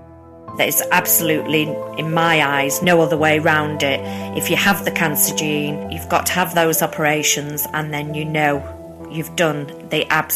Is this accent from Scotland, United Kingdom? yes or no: no; Worsley, North West England, United Kingdom; I'm age 53 and I'm from Worsley, Manchester.